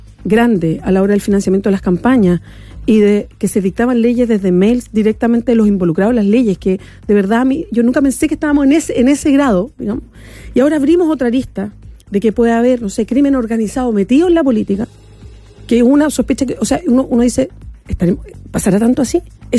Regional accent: Chile; como chilenos y como chilenas

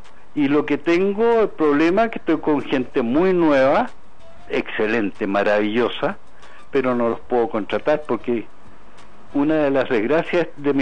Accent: Magallanes and Chilean Antarctica, Chile; yo soy magallánico, ¿ah? Además soy de origen italiano

